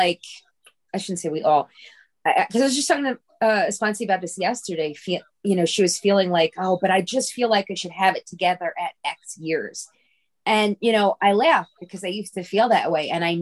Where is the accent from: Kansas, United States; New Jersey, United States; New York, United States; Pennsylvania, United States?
New Jersey, United States; I'm a compulsive overeater like you. I'm from Central New Jersey.